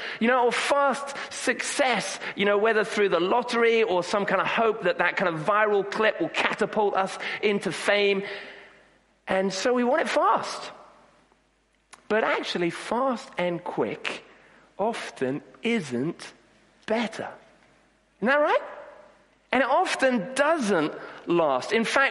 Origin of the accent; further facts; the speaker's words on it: Kenya; When I was growing up, I grew up in Kenya.